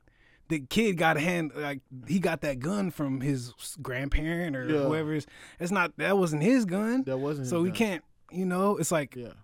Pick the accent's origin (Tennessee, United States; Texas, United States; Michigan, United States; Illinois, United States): Texas, United States; San Antonio; I'm from San Antonio, so that's like 45 minutes from San Antonio.